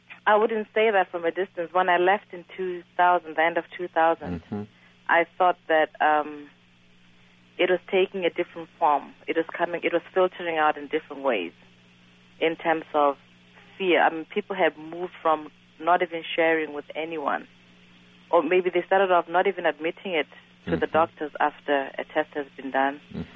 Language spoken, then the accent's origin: English; Botswana; I'm actually from Botswana, so you know how close and involved we are together.